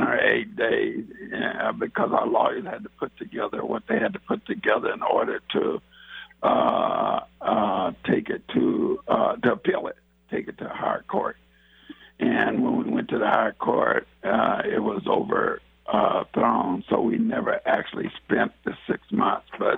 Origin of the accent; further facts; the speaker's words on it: Seattle, Washington, United States; born there; And I'm not an outsider. Both of you, Eddie and Hayward, know that I was born in Seattle at King County Hospital.